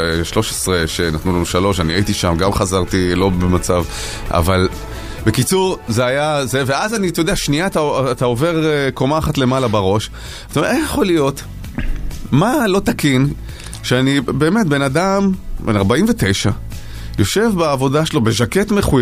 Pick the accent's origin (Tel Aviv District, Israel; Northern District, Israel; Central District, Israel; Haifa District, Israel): Central District, Israel; Kiryat Ono; אני בכלל גדלתי בקריית אונו